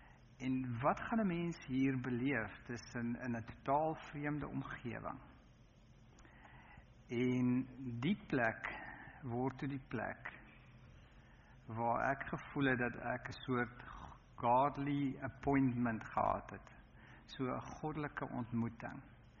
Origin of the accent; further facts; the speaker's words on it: Tosca, North West, South Africa; het 'n pragtige plaas daar naby die plek waar ek groot geword het op Tosca.